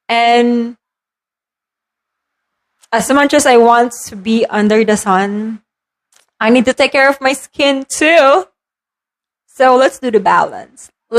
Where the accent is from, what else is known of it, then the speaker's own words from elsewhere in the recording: Philippines; I'm a Filipina, you know